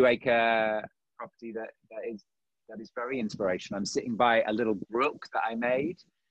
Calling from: Maui, Hawaii, United States; And I'm joining you from Maui.

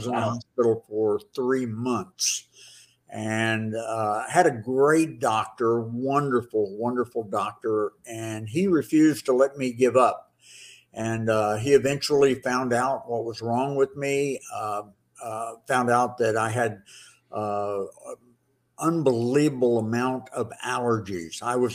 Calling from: Orlando, Florida, United States; Orlando, Florida.

